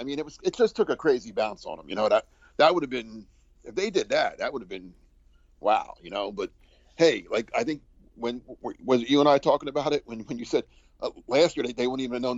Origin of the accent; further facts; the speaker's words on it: New Jersey, United States; Growing up in New Jersey, I was one of, you know, a fan here.